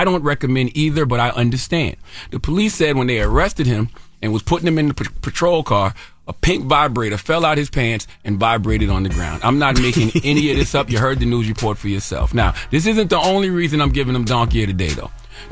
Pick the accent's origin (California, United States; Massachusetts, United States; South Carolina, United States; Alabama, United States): South Carolina, United States; You know I'm from South Carolina. I'm in the roots and stuff.